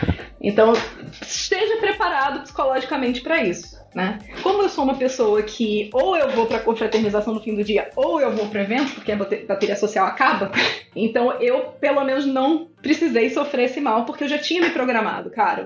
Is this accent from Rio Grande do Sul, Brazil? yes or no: no; Rio de Janeiro, Brazil; enquanto cariocas, eu e o CFC